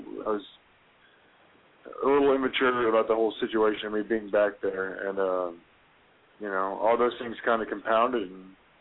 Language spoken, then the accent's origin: English; Tampa, Florida, United States; You know, I was kind of born and raised in Tampa. I was very comfortable in the area